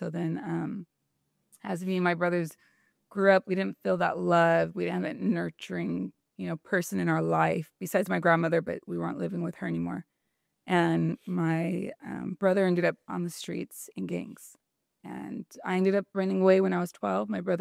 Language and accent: English; Bassett, California, United States; I'm from San Gabriel Valley, from a little town called Bassett.